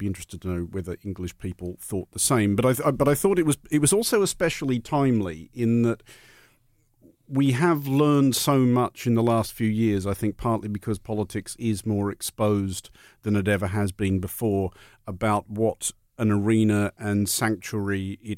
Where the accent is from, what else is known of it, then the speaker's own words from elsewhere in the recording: Australia; now in United Kingdom; as an Australian who's lived in Britain for a long time